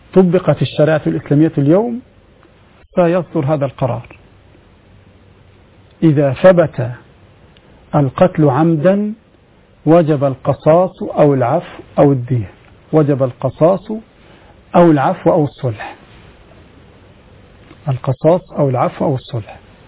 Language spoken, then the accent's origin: Arabic; Upper Egypt, Egypt; عندنا في الصعيد أناس فضلاء أجلاء وأصحاب نخوة